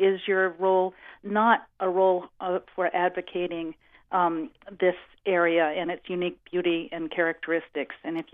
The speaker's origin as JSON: {"language": "English", "region": "New Hampshire", "country": "United States", "said": "I'm from the Lakes region. I basically have a Newfound Lake practically in the front yard and Mount Cardigan in our backyard and Wellington State Park, of course, there too."}